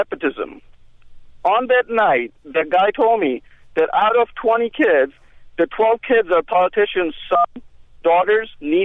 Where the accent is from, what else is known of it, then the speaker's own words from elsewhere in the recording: India; I was born in a Muslim family in India. I was raised in India.